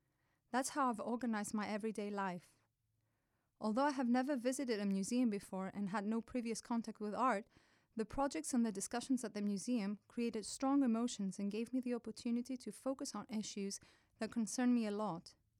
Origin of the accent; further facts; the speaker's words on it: Cameroon; now in Athens, Greece; I come from Cameroon. Through Turkey, I arrived in Lesbos, where I stayed for 3 weeks, and the last 4 months, I've been living in Athens.